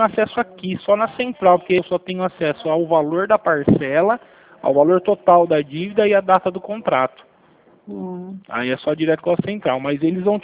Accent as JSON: {"language": "Portuguese", "town": "Americana", "region": "São Paulo", "country": "Brazil", "said": "eu sou daqui de Americana."}